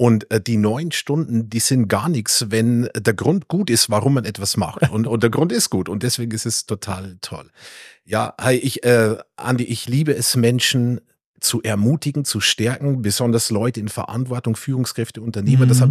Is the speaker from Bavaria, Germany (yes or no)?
yes; Bleibach, Bavaria, Germany; ich bin im Bayerischen Wald groß geworden, in einem kleinen, aber total tollen Dorf. Bleibach heißt das.